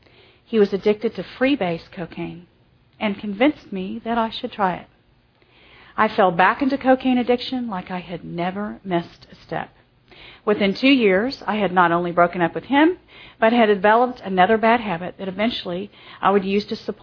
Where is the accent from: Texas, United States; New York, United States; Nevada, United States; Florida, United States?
Texas, United States; Dallas; I was born in Dallas, Texas, and was raised a PK until I was 2.